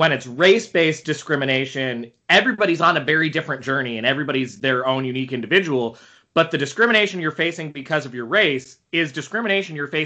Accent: South Carolina, United States; And I grew up in South Carolina, so, like, I don't give a fuck.

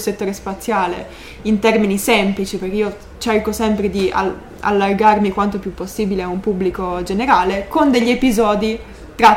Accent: Turin, Piedmont, Italy; io sono di Torino

